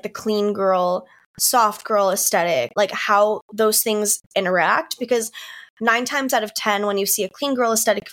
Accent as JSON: {"language": "English", "region": "Northeast", "country": "United States", "tie": "born or raised there", "lives_now": "Miami, United States", "said": "and growing up in the Northeast, this was something that I felt was more prevalent up there. Like, I live in Miami now, and I'm definitely in the majority here."}